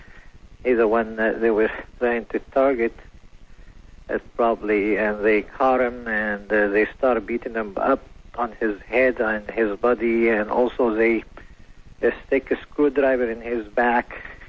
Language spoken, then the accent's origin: English; Lebanon; now in Yorba Linda, United States; I'm from originally Lebanon.